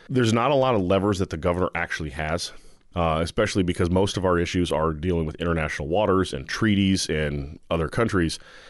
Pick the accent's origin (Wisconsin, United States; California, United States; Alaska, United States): Alaska, United States; Anchor Point; also born or lived in Homer, United States; born and raised in Alaska. I was born in Homer. I grew up in Anchor Point. So little coastal community. We joke that Anchor Point's a village on the road system.